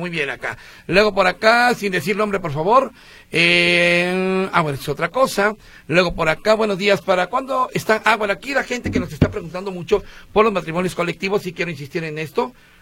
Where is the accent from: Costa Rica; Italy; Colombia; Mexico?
Mexico; born there; Yo nací en México